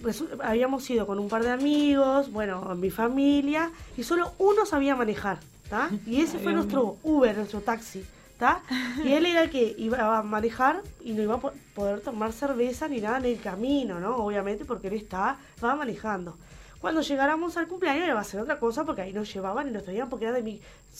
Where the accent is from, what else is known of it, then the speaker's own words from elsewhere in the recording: Salto, Uruguay; porque somos de Salto, imagínate